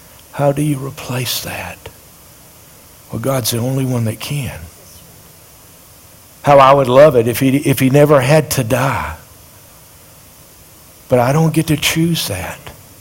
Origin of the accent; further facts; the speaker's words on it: Dillon, South Carolina, United States; There was another lady in our little town. I was raised in Dillon, South Carolina